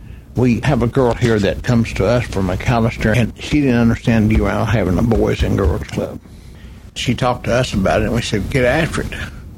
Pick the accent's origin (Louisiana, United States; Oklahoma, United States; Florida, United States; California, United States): Oklahoma, United States; Boswell; I was raised in Choctaw County, and Boswell, Oklahoma, which is probably 70% Choctaws.